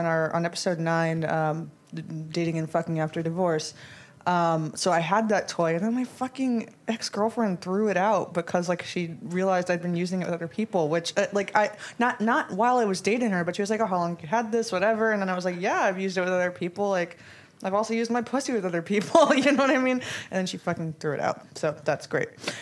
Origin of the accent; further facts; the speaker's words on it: New York, United States; I grew up in New York and was very lucky to have Babeland open since by the time I was a teenager.